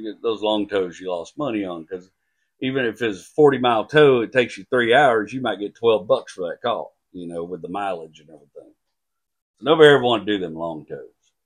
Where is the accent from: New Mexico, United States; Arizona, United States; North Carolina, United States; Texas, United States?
Texas, United States; Like when I grew up in East Texas, I don't know if I've said this before, I talk about it a lot, but the hood ain't far from the holler